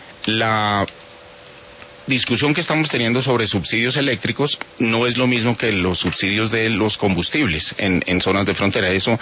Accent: Colombia

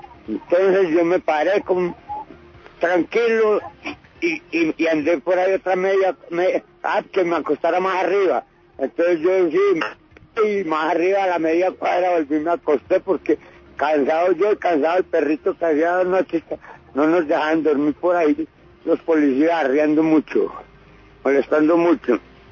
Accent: Mistrató, Risaralda, Colombia; yo no vengo de allá de Mistrató Risaralda, yo soy de Mistrató Risaralda, nací y criado, las reglas de allá, todo de allá, toda la vida de allá

